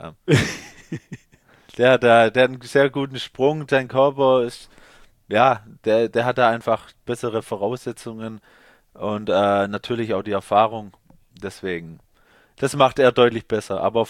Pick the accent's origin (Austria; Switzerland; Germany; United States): Germany; Dettingen an der Erms, Baden-Württemberg; Also er wohnt ja. jetzt in Dettingen-Ermst, da wo ich herkomme.